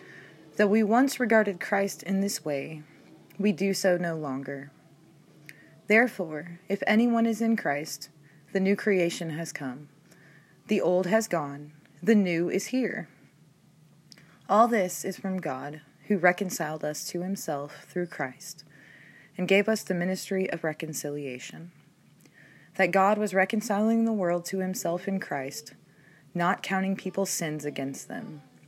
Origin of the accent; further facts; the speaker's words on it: Killeen, Texas, United States; born there; I was born in Killeen, where my father was a country doctor, Dr. Joe, and my mother, Thelma, was a teacher of science and math at Killeen High School.